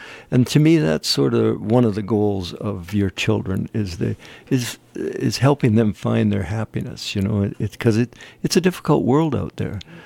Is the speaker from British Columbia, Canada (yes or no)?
yes; Burnaby, British Columbia, Canada; Now, when I was brought up in Burnaby, my dad wanted me to be to take over his shoe store